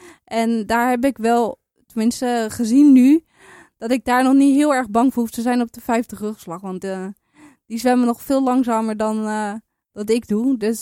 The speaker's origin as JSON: {"language": "Dutch", "country": "Netherlands", "said": "En omdat we allemaal als Nederlanders zo dicht bij elkaar zitten, krijg je ook wel snel wat mee hoor voor de prestaties van je landgenoten."}